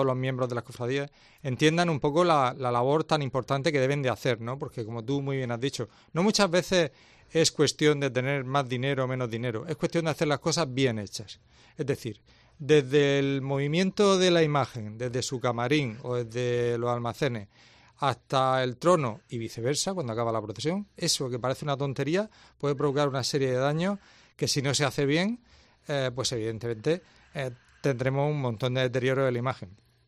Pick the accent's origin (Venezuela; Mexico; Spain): Spain; Region of Murcia; Pues hombre, ya que soy murciano, voy a decir que sí.